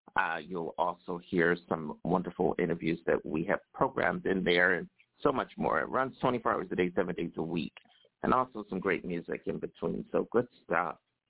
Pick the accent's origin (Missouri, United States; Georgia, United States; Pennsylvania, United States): Pennsylvania, United States; Philadelphia; I'm from Philadelphia.